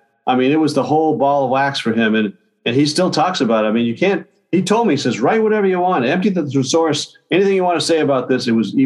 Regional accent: Massachusetts, United States; And growing up in Massachusetts, when I did, the Celtics won every year.

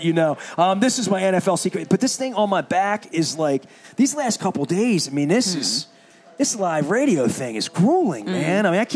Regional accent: Baltimore, Maryland, United States; We're all from Baltimore, right?

